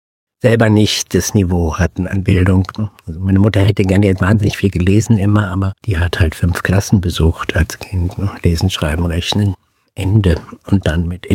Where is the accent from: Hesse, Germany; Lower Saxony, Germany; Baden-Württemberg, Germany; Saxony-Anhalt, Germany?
Lower Saxony, Germany; Ich bin an Lüneburger Heide aufgewachsen, als Flüchtlingskind, ganz idyllisch.